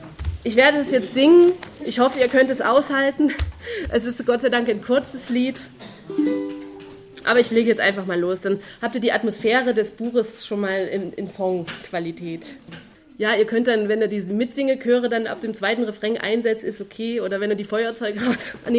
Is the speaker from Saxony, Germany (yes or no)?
yes; Leipzig, Saxony, Germany; In Leipzig, wo ich herkomme, habe ich so eine Lesebühne.